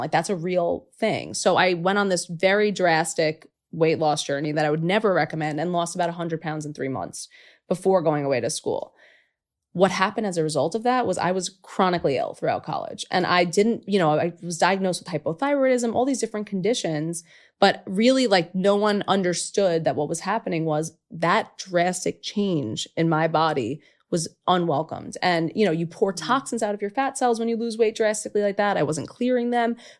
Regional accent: Queens, New York, United States; So I grew up in Queens, New York, super diverse, amazing place.

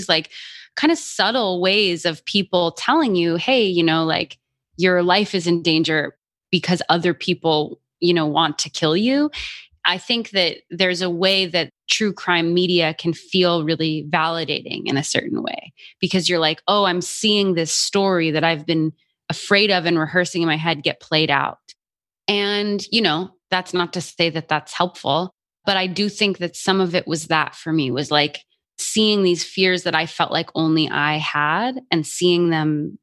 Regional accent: Albuquerque, New Mexico, United States; You know, I grew up in Albuquerque, New Mexico, where stories about Indigenous women being murdered are frequent

